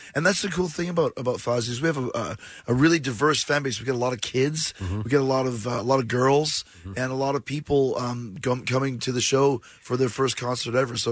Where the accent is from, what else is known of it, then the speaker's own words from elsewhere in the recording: Winnipeg, Manitoba, Canada; I grew up in Winnipeg, Canada